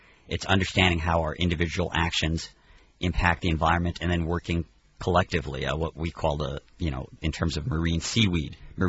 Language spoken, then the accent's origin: English; California, United States; now in Washington, D.C., United States; I'm a Californian in exile.